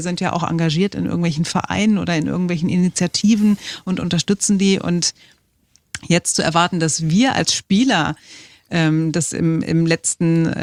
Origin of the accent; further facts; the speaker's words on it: Hesse, Germany; also born or lived in Frankfurt; now in Berlin, Germany; ich komme aus Hessen